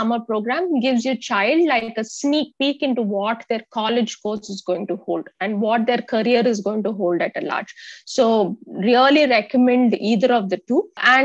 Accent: India; As Indian parents, we limit ourselves into STEM-based and, you know, something very concrete, right?

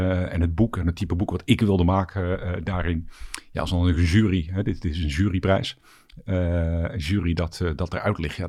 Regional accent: Den Helder, North Holland, Netherlands; also born or lived in Rotterdam; Ik kom oorspronkelijk uit Den Helder. Ik ben in Rotterdam geboren, maar in Den Helder mijn jeugd doorgebracht.

